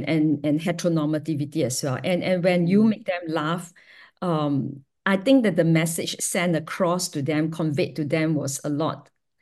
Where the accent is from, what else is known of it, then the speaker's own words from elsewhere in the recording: Singapore; And growing up in Singapore is a fiercely heteronormative society.